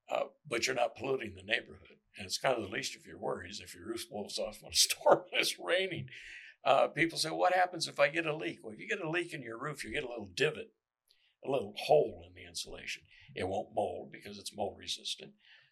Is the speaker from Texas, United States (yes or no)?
yes; Amarillo, Texas, United States; I'm from Amarillo. The average rainfall in Amarillo is about 19 inches.